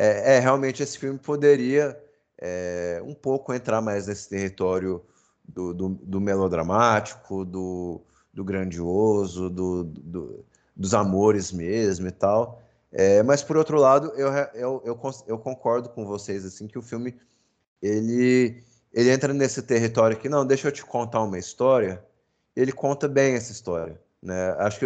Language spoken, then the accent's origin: Portuguese; Brazil; E nós aqui, enfim, nós três aqui da mesa, nascidos e crescidos no Brasil, né?